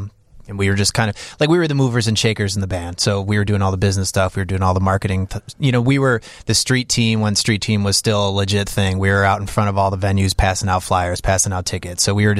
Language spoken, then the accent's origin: English; Chicago, Illinois, United States; Grew up like Rogers Park, Bryn Mawr, and Broadway.